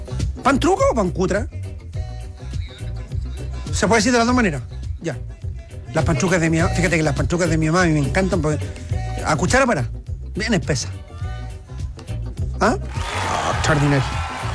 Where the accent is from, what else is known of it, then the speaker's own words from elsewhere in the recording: Paine, Santiago Metropolitan, Chile; Mire, yo soy de allá, de Paine.